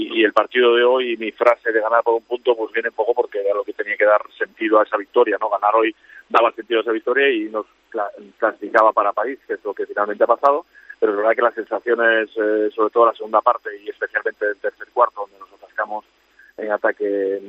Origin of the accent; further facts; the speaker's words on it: Vigo, Galicia, Spain; Sí, sí, soy de Vigo.